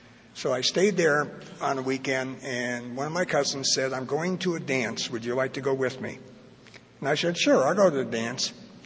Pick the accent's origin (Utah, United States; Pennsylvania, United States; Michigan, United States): Michigan, United States; Detroit; But I grew up in Detroit, and my childhood, when you describe it, somebody would say you had a bad childhood, but I had a good childhood.